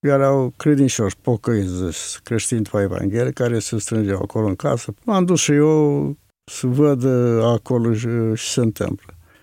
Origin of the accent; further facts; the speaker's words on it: Bursușeni, Romania; born there; Am născut în Bursușeni, comuna Pereștii, în anul la 25 noiembrie 1929. M-am născut în creștine ortodoxe